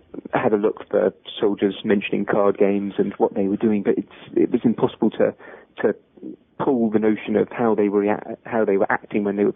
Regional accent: London, United Kingdom; And I come from London.

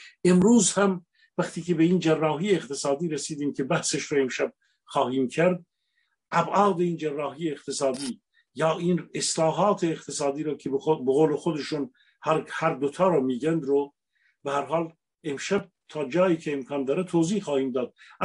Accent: Rasht, Gilan, Iran; also born or lived in Tehran / Shiraz / Karaj; من 10 سال، 12 سال از عمرم رو از تقریبا آغاز دهه 50 تا سالهای 62-63 در تهران بودم و در خیلی از جاهای شهرهای دیگر ایران بودم، در شیراز بودم، در شهر خودم شهرستان رشت بودم، در کرج زندگی کردم.

